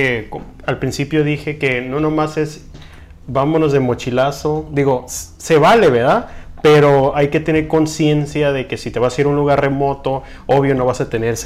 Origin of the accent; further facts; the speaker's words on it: Mexico; Pero como mexicano es como que ay, vámonos como sea